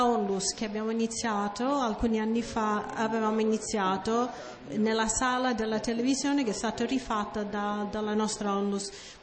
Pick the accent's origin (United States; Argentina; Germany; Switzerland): United States; Italian is a second language; now in Italy; sono americana, mezzo italiana, e vivo in Italia da tantissimi anni, ma nel 2008-2009 ho potuto vivere un anno a Dharamsala.